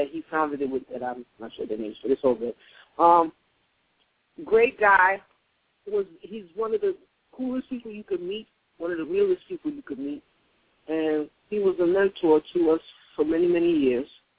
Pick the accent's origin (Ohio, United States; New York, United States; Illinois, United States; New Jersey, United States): New York, United States; By the way, we're from New York.